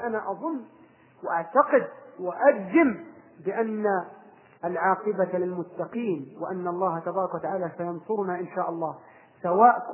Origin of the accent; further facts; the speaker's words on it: Egypt; كثير من الناس تلقاه مثلا عندنا في مصر ما شاء الله راح طلع دول الخليج